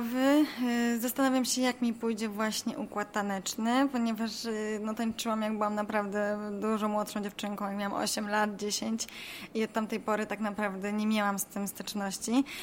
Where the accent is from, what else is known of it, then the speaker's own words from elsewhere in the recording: Opole, Opole Voivodeship, Poland; jestem z Opola.